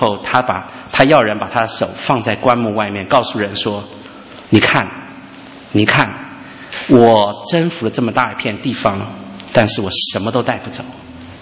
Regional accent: China; 其实生命在我们中国人心里面是有一个永恒的心在里面

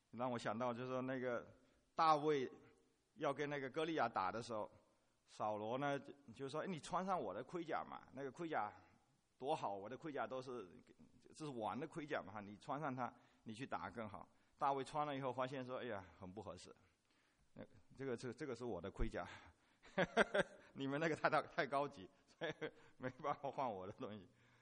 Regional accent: Fujian, China; 像我们福建老家那个地方，虽然也有的山海拔到1000多米高的，可是普遍来说都是海拔500米以下的

